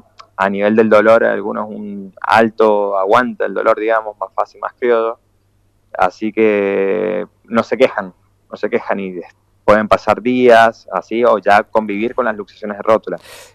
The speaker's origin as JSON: {"language": "Spanish", "country": "Argentina", "said": "soy el único argentino que estoy realizando este máster"}